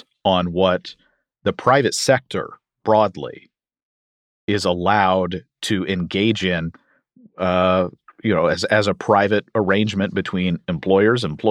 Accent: Kentucky, United States; We have, in my home state of Kentucky, we've seen some school choice measures passed

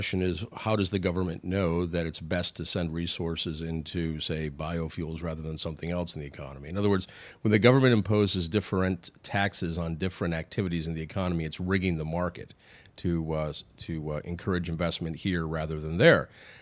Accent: Sioux City, Iowa, United States; For instance, I'm from Sioux City, Iowa

